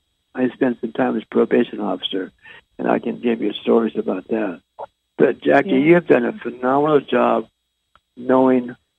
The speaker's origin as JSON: {"language": "English", "town": "New Castle", "region": "Pennsylvania", "country": "United States", "said": "I'm from Newcastle, Pennsylvania, and we had an Isley, and it was a store"}